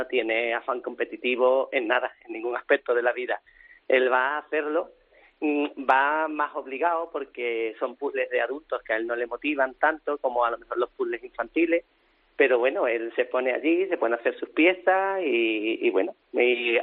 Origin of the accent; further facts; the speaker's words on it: Spain; como somos de España